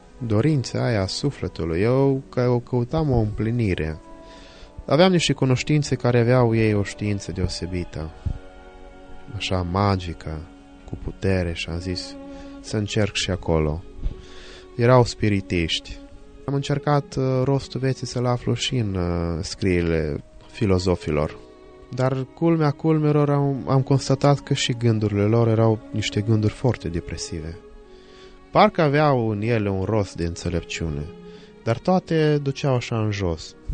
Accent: Bessarabia, Moldova; born or raised there

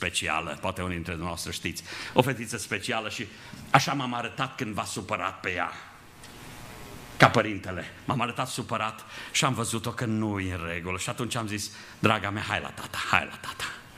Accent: Transylvania, Romania; now in Timișoara, Romania; Eu am crescut undeva în Ardeal, pe Valea Someșului. Și când am avut 15 ani, a trebuit să plec de acasă. Venit la școală, am venit spre Timișoara

